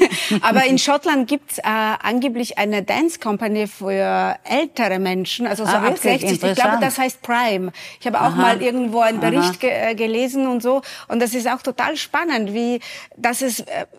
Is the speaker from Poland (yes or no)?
yes; Poland; Ich darf sagen, ich bin Polin.